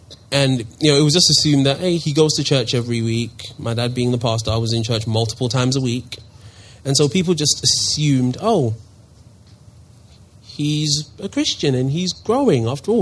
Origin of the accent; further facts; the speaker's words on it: London, United Kingdom; moved away as an adult; I am 26. As you can tell by my funny accent, I'm not from around here. Originally born and raised in London. That's where I grew up and moved here about 3 months ago